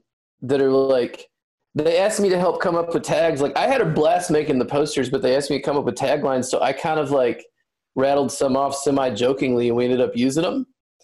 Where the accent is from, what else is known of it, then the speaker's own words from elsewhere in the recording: the South, United States; now in Los Angeles, United States; I'm from the South, so that was the festival I wanted to go to.